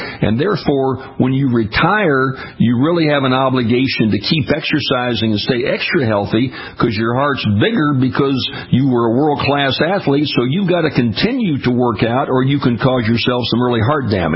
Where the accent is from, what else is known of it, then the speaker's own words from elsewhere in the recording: Louisiana, United States; We're down my way in the deep south. My home state of Louisiana was almost 9 years older